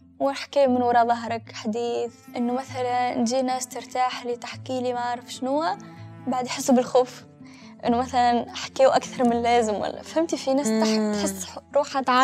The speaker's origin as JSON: {"language": "Arabic", "country": "Tunisia", "tie": "born or raised there", "said": "طفولتي بسيطة في تونس، كل عمري عشت في تونس يعني."}